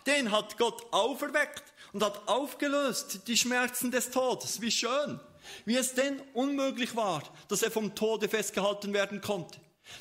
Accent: Switzerland

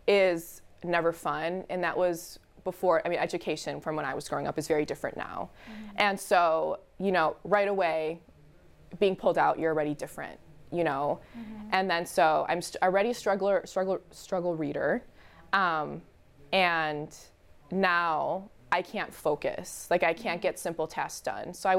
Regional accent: Milwaukee, Wisconsin, United States; before we had moved out to like the suburbs, we grew up in Milwaukee. And so my parents actually put us in a Spanish immersion school.

